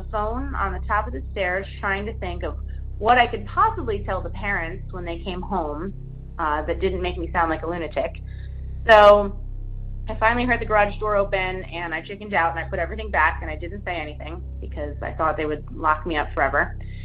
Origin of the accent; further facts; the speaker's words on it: Philadelphia, Pennsylvania, United States; now in Brooklyn, United States; When I was growing up in the suburbs of Philadelphia, I was babysitting.